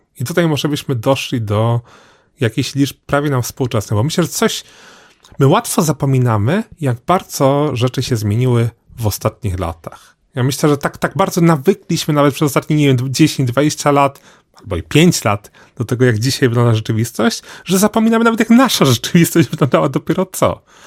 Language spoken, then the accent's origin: Polish; Galicia, Poland; a my, ponieważ jesteśmy z Galicji, to tego nie rozumiemy, jak bogata była Wielkopolska